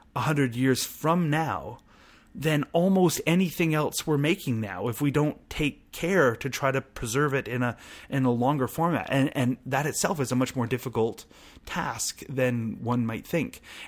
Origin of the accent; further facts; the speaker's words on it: Canada; to me as a Canadian